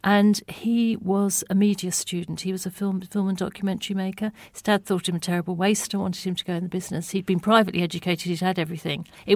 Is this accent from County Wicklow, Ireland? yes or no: no; Cork, County Cork, Ireland; moved away; But I came from the city, so we came from Cork.